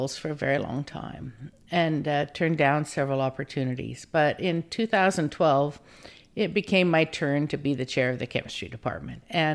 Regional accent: South Dakota, United States; where we grew up in the Black Hills in South Dakota, there are a lot of deer and turkeys

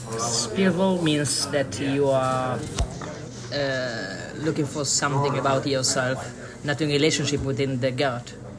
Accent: Italy; I'm from Italy.

